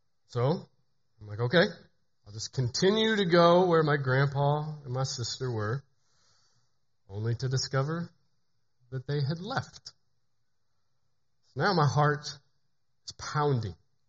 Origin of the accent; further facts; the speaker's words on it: Midwest, United States; I had the blessing of growing up in the Midwest, which means I got to taste every bit of God's bounty on earth.